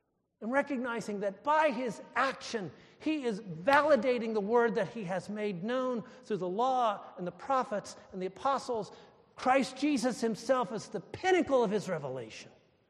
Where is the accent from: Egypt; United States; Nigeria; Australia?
United States; thank God I'm an American